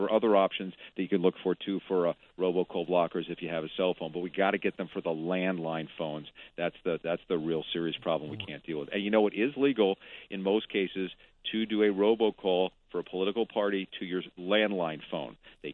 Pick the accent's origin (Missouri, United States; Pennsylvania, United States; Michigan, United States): Pennsylvania, United States; Philadelphia; I grew up in Philadelphia, so I grew up on Motown.